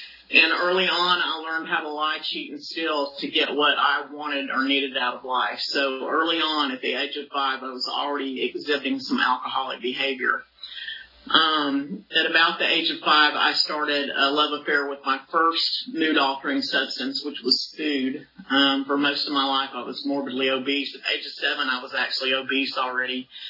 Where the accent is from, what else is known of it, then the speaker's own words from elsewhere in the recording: California, United States; born there; also born or lived in Southern US; I lived in the South for a while, but I am a Californian. I was born here in the 60s. I won't tell you what 60 year that was. But anyway, I was born in California.